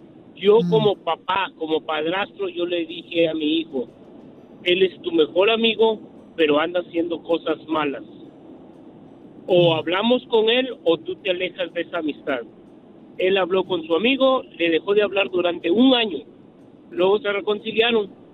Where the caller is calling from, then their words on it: Dallas, Texas, United States; Buenos días. Aquí de Dallas.